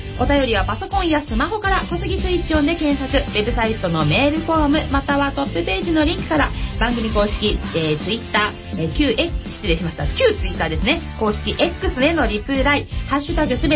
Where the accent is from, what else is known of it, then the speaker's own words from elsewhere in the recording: Kawasaki, Kanagawa, Japan; 川崎生まれ川崎育ち、自称夢見ヶ崎動物公園専属アイドル